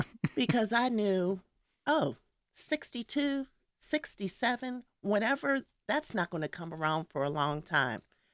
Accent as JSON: {"language": "English", "town": "Homestead", "region": "Pennsylvania", "country": "United States", "tie": "born there", "said": "I was born in Homestead, that little steel town across the bridge, because you know we're the city of bridges."}